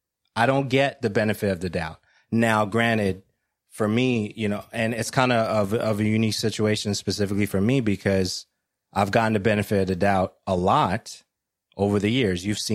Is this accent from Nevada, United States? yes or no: no; Brooklyn, New York, United States; growing up in Brooklyn, it was a chaos time. It was the 80s